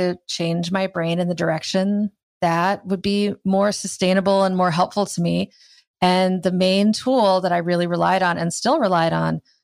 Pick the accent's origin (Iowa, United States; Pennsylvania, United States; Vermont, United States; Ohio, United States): Iowa, United States; I grew up in Iowa, so there wasn't a whole lot going on there.